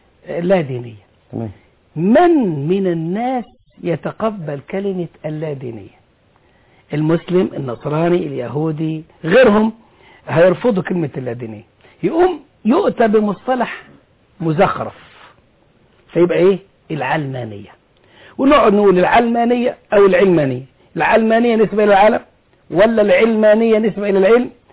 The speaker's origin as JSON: {"language": "Arabic", "country": "Egypt", "said": "احنا كلنا مصريين"}